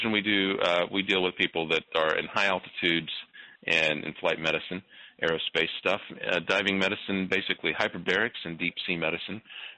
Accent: Tallahassee, Florida, United States; born there; I was born in Tallahassee and of Lebanese immigrant parents, and have lived sort of all over the world.

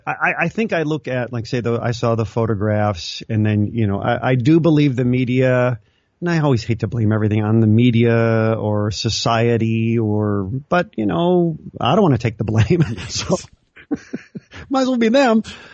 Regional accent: Chicago, Illinois, United States; I grew up in the Chicago area, and we would occasionally.

